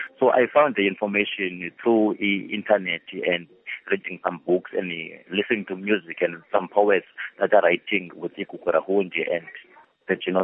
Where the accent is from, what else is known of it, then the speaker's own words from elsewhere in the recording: Zimbabwe; now in Cape Town, South Africa; hence we are in Cape Town. But we are working together with other Zimbabweans who are helping us